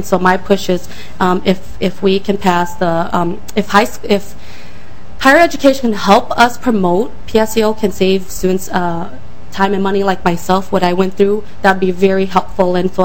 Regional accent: Thailand; English is a second language; now in United States; I came to America in 1989. I am a refugee from Thailand. English is my second language.

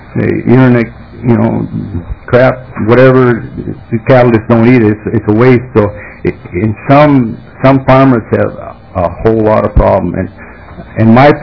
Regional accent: Lancaster, Minnesota, United States; I'm from Lancaster, Minnesota. I come over 400 miles for this. I give you an idea. I live about a mile from the Canadian border and about 20 miles from the North Dakota border.

